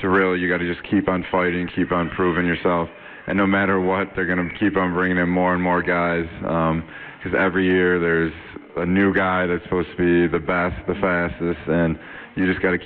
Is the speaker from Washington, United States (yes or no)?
no; Buffalo, New York, United States; I like the city. It's close to my hometown in Buffalo